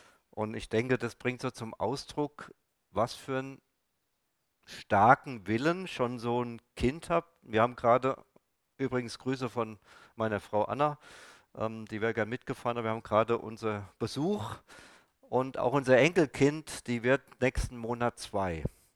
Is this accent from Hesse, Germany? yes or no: yes; Gelnhausen, Hesse, Germany; Ich komme ja aus Gelnhausen und gefühlt haben wir jeden Sonntag einen Spaziergang gemacht am Nachmittag durch den Kurpark.